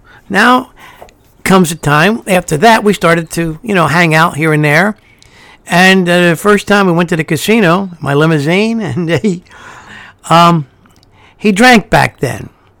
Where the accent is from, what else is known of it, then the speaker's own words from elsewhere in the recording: Ireland; I am an Irish person who has spent their entire adult life in the sun.